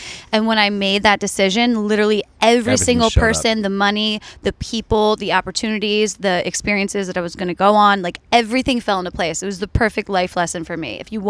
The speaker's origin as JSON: {"language": "English", "region": "Delaware", "country": "United States", "lives_now": "Los Angeles, United States", "said": "I'm from Delaware. I've been in L.A. for maybe, oh, God, an eternity. Like 12, 13 years on and off."}